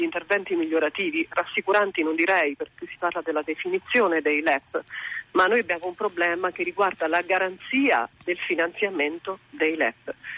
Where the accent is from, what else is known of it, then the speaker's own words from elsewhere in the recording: Calabria, Italy; now in Rome, Italy; Io sono calabrese ma vivo a Roma.